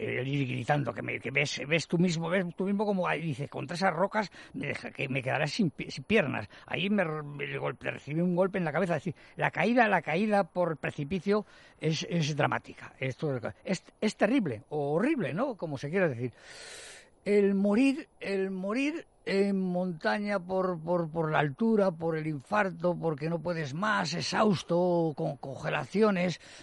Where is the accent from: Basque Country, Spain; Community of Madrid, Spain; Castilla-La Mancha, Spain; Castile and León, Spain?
Community of Madrid, Spain; Pedrezuela; No, Pedrezuela es mi pueblo, que tengo yo un molino que lo quiero vender además